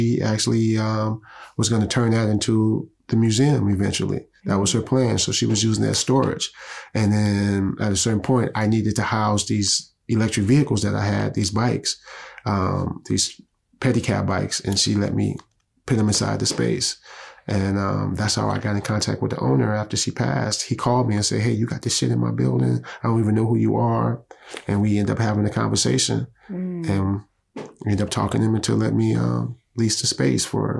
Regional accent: United States; And Taz and I, we grew up in the Lamar Park area.

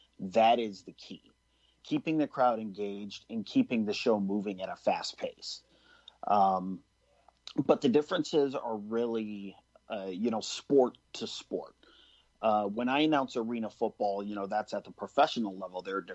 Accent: Utica, New York, United States; also born or lived in Arizona; when I moved from Arizona here back to the capital, I'm originally from Utica. And I spent a year in Arizona after I got out of the military.

